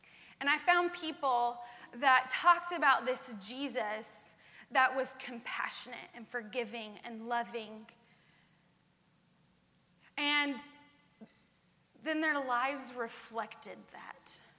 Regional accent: Arkansas, United States; I grew up in a really small town in Arkansas. I lost my accent. You can judge me later. This small town had two stoplights.

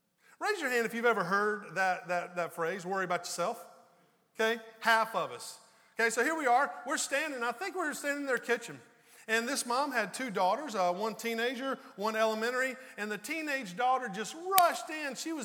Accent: the South, United States; You know, growing up in the South, I think that would have translated to mind your own business.

